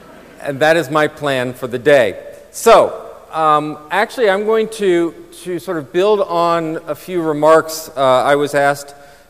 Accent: United States; yes, I am an American.

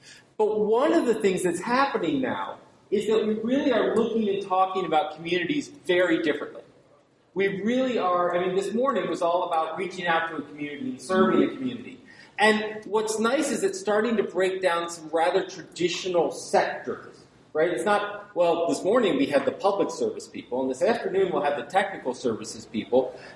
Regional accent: New York, United States; I'm a professor from New York, and so I'm not usually hard to hear. But seeing as I'm from central New York, which, as you know, is north of upstate New York

